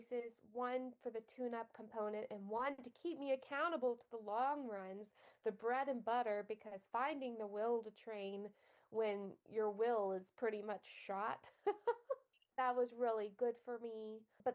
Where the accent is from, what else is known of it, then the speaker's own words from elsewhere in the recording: Alabama, United States; moved away as an adult; No, I'm from Alabama. I lived there for the first 22 years of my life